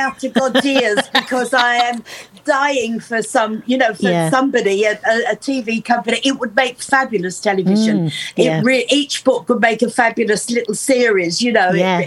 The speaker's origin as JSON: {"language": "English", "town": "Dagenham", "region": "London", "country": "United Kingdom", "tie": "born or raised there", "said": "They were designed by a cousin of mine, Brian, who's also a Dagenham boy. But I love the story of my hometown, absolutely fascinates me."}